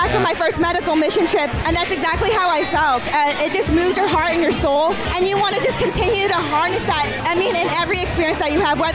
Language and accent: English; San Francisco, California, United States; I am live from San Francisco.